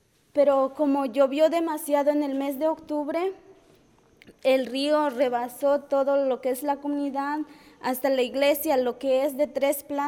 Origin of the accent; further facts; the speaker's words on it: Ocozocoautla, Chiapas, Mexico; first language Tzotzil; Spanish is a second language; provengo de la comunidad del Aguacero, municipio de Ocosocuautla, Chiapas. La idioma que yo hablo es el tzotzil